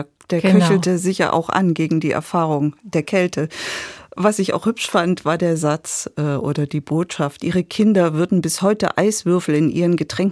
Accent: Germany; die wir hier aufgewachsen sind in Deutschland.

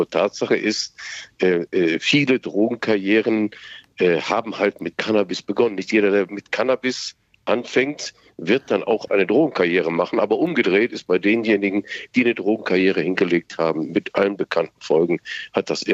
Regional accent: Duisburg, North Rhine-Westphalia, Germany; Ich bin im Duisburger Norden in Obermarxloh groß geworden oder aufgewachsen. Da gab es das schlichtweg nicht.

